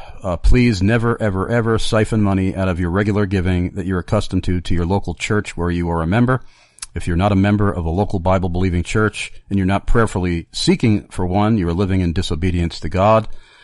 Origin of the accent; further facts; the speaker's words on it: Amityville, New York, United States; especially if you live in Suffolk County, and especially if you live in my hometown of Amityville